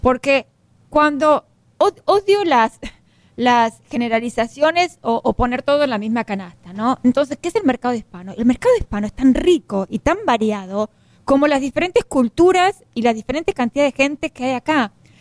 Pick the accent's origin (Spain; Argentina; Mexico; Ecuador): Argentina; Porque yo soy argentina, tú eres mexicano, pero acá somos